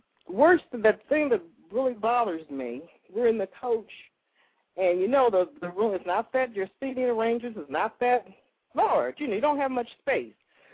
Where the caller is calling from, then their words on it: Indiana, United States; I'm calling from Indiana.